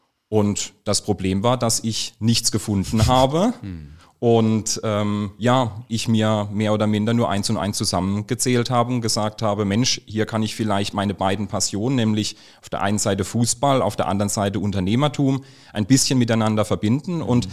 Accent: Rhineland-Palatinate, Germany; ich bin 36 Jahre alt. Bin geboren und aufgewachsen in der wunderschönen Südpfalz in der Nähe von Landau und ja, habe dort eigentlich meine komplette Kindheit und Jugendzeit verbracht bis zum Abitur.

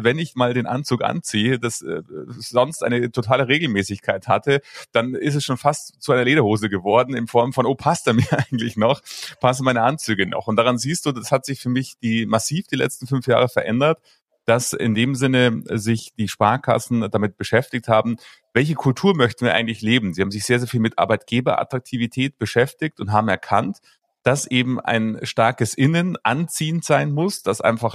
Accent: Munich, Bavaria, Germany; Ich komme ja aus Bayern und in München, da bin ich geboren

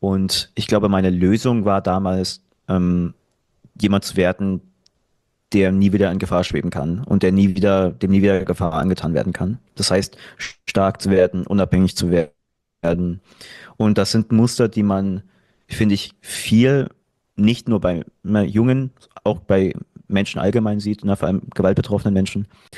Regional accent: Germany; now in Dresden, Germany; Ich komme aus, ja, ich sage jetzt mittlerweile Dresden, aber ich bin natürlich auf dem Land irgendwo geboren und groß geworden. Eine Kleinstadt zumindest. Und bin zum Studieren hergezogen nach Dresden, wohne mittlerweile seit 6 Jahren ungefähr hier in Dresden

